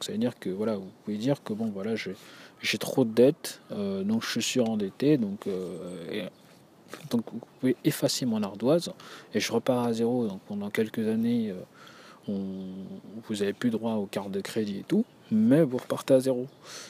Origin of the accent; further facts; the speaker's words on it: France; nous, en tant que Français et francophones, on a une chance énorme